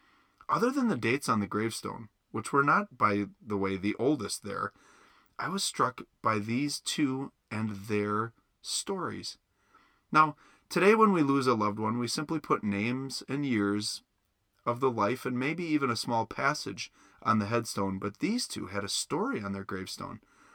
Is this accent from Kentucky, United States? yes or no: no; Wisconsin, United States; Now, growing up in Wisconsin, history here is brand new relative to South Carolina or any of the original 13 colonies.